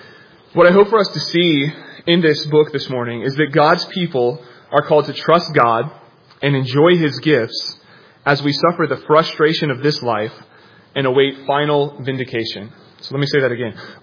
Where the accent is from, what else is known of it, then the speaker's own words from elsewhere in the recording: Florida, United States; I'm from Florida, so this still fascinates me.